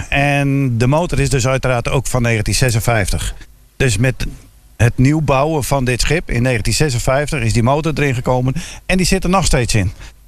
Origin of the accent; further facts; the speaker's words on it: Harlingen, Friesland, Netherlands; Een heel eind weg, Harlingen.